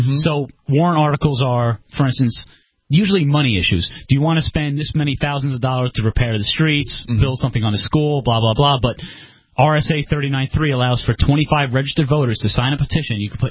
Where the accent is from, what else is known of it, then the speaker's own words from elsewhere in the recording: Long Island, New York, United States; Suffolk Community College on Long Island. I'm from Long Island.